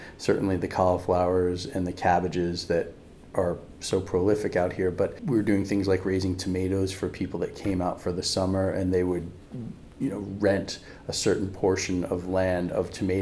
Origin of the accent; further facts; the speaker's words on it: New York, United States; Well, I grew up on the North Fork of Long Island and left shortly after high school to make my fortune and my way in the world as a musician. I went to Manhattan